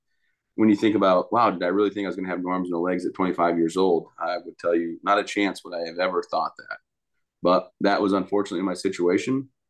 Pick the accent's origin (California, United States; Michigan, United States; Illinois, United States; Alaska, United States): Michigan, United States; I was from Michigan, and, you know, I was able to live down the road from family.